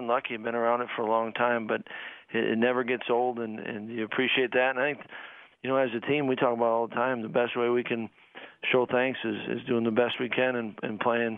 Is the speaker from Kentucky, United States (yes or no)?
no; Madison, Wisconsin, United States; I was fortunate because I grew up in Madison.